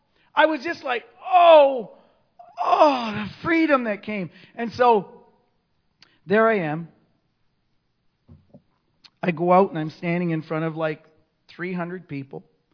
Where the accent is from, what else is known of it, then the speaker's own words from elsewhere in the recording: Akwesasne, New York, United States; I'm half Scottish and I hated my Scottish heritage because I grew up in a community of dark-skinned people in Akwesasne. Akwesasne is upstate New York. It's a Mohawk community